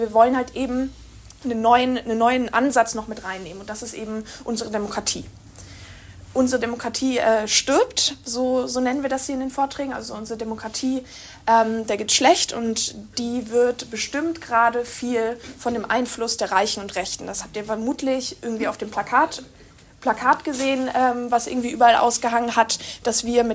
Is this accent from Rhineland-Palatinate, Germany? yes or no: no; North Rhine-Westphalia, Germany; now in Berlin, Germany; Ich bin 22 Jahre alt und bin aus Berlin. Ursprünglich komme ich aus Nordrhein-Westfalen